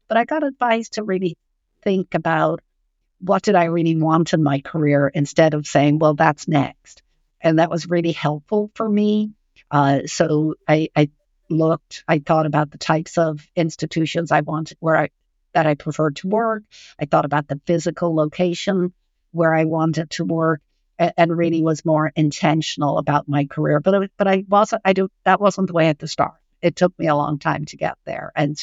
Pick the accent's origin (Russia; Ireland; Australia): Ireland; now in United States; I grew up in Ireland, which I know a lot of people don't know that about me because I don't sound that way anymore, but I've been in the U.S. for a long time.